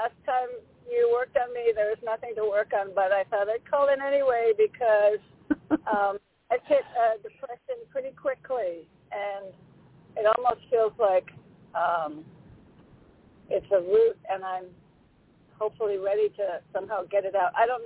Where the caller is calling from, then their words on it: Connecticut, United States; Hey, hello, both of you. … from Connecticut.